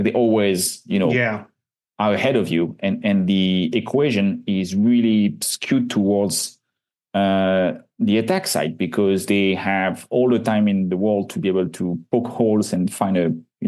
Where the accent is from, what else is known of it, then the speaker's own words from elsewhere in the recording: France; I grew up in France.